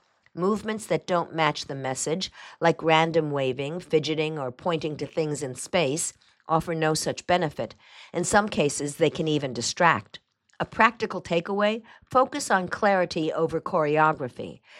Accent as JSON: {"language": "English", "country": "Italy", "tie": "born or raised there", "moved": "yes", "lives_now": "United States", "said": "I grew up in Italy, where gesturing is practically a second language. Now that I live in the United States"}